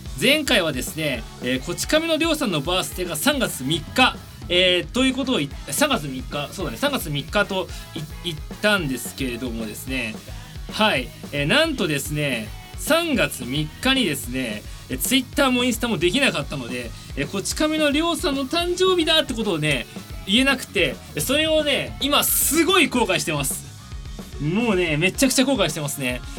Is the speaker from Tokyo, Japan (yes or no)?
yes; Tokyo, Japan; 1990年3月14日生まれ、ホワイトデー生まれです。